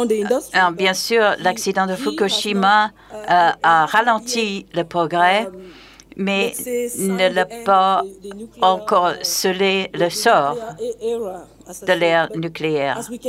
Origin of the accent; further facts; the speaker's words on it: Cameroon; Je viens du Cameroun. Une femme africaine ici devant vous